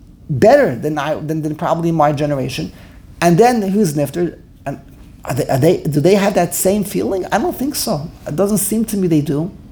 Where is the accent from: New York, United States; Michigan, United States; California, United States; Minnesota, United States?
New York, United States; New York City; I grew up in the Lower East Side